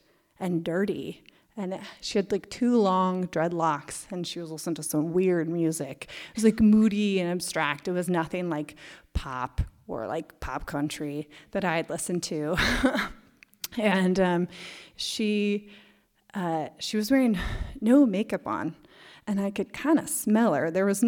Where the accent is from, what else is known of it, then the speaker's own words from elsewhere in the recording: Washington, United States; which I'm from Washington. The hill is a giant mountain.